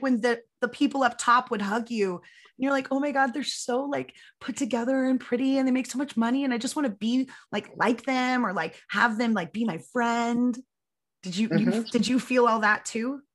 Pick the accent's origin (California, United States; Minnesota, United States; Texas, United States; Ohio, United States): California, United States; San Diego; I mean, I'm from San Diego, and I surfed in my youth